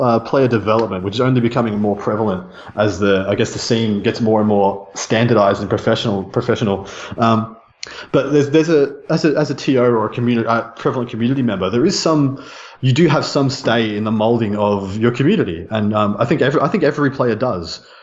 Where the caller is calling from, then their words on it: Australia; I'm speaking from Australia, and Australia is a very small scene.